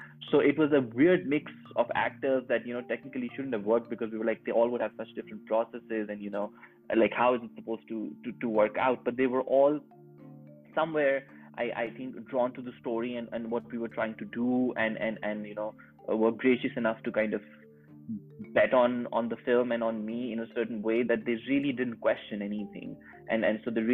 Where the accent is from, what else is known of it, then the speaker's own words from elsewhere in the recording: Lahore, Punjab, Pakistan; So this was filmed in Lahore, which is my hometown, but it's filmed in old Lahore.